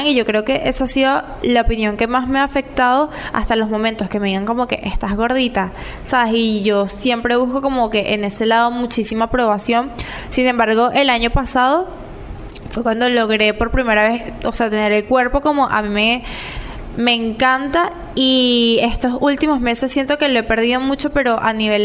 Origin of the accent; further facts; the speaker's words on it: Venezuela; como somos nosotros los venezolanos